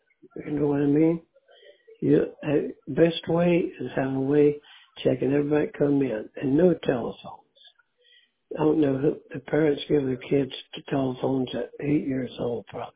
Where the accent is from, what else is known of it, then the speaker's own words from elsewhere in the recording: Carolina, United States; I grew up in Carolina. You wouldn't do one thing like that. Your father would tear you apart.